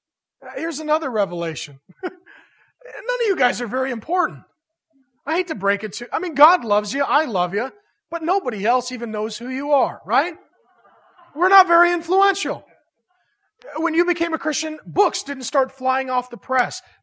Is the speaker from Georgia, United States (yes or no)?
no; SeaTac, Washington, United States; I grew up in SeaTac. No one influential lives in SeaTac.